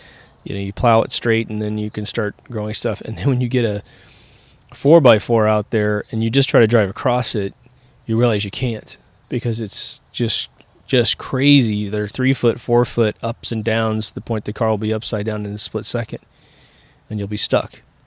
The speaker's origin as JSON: {"language": "English", "region": "Kansas", "country": "United States", "said": "I'm always talking about how I come from Kansas."}